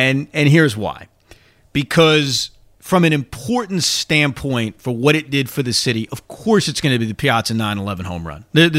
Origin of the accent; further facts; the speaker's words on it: New York, United States; not just from a I'm an American, I'm a New Yorker standpoint